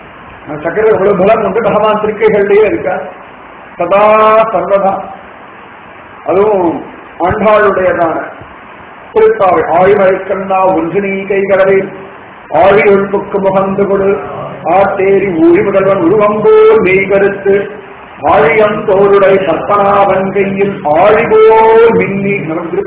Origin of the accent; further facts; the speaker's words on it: Srirangam, Tamil Nadu, India; ஸ்ரீரங்கத்திலாம் வளர்ந்தோம்